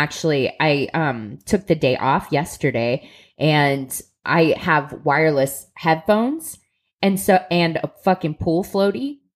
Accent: Columbus, Ohio, United States; Well, you know we're from Columbus, Ohio, the birthplace of Wendy's.

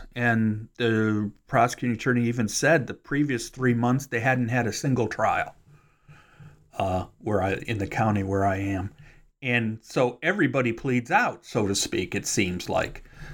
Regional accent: Cleveland, Ohio, United States; now in Kentucky, United States; I'm actually from Cleveland, but been down here in Kentucky for a while.

